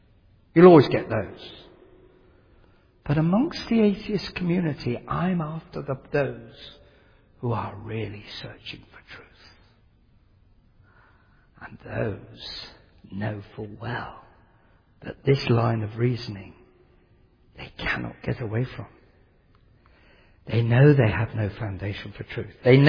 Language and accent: English; England, United Kingdom; accent: English; spoken in an English accent being told to an American audience who are just about understanding my English accent